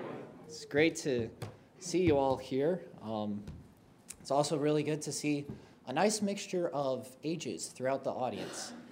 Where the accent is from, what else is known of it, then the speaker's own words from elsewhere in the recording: Utah, United States; now in Three Hills, Canada; I grew up in Utah, actually. That is my home state. My dad was a pastor there for 15 years of my life. And then 5 years ago, the Lord moved us up to Canada.